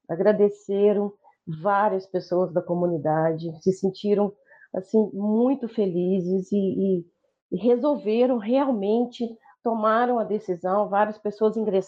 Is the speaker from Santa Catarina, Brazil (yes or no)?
no; Belo Horizonte, Minas Gerais, Brazil; born there; eu nasci em Belo Horizonte.